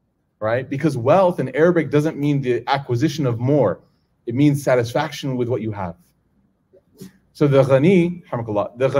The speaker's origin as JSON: {"language": "English", "town": "Chicago", "region": "Illinois", "country": "United States", "tie": "born or raised there", "said": "I mean, growing up in Chicago, I know there's a lot of masjids in Chicago now"}